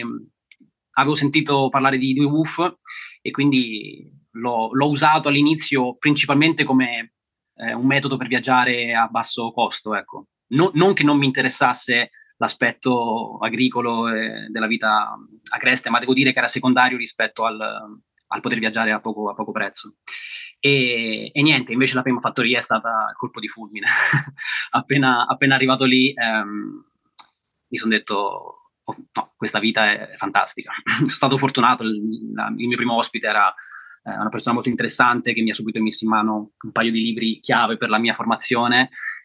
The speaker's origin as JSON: {"language": "Italian", "region": "Umbria", "country": "Italy", "tie": "born or raised there", "said": "io sono nato e cresciuto in Umbria, in provincia di Terni"}